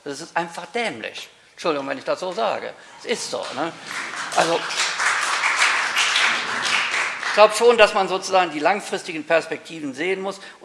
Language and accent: German; North Rhine-Westphalia, Germany; Ich komme beispielsweise aus Nordrhein-Westfalen.